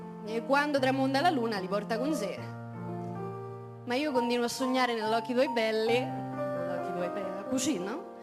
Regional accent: Rome, Lazio, Italy; Però senta, scusa, però io sono romana.

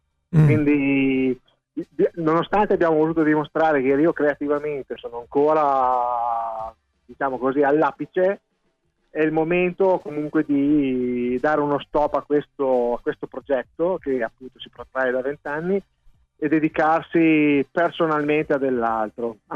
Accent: Reggio Emilia, Emilia-Romagna, Italy; Ah, sono a Reggio Emilia, sono nella mia terra, sono a casa.

